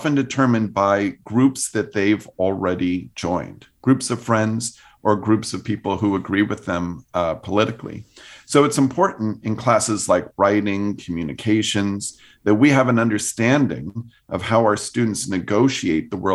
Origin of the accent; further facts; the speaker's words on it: Washington, District of Columbia, United States; I was raised in Washington, D.C., and so I pretty much learned to read from the Washington Post